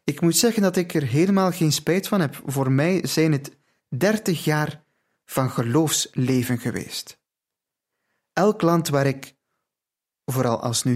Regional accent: Italy; Dutch is a second language; Ja, bij ons in Italië staat de priester heel dicht bij de mensen.

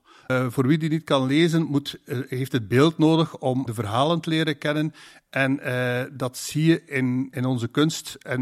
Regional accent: West Flanders, Belgium; want ik kom uit West-Vlaanderen

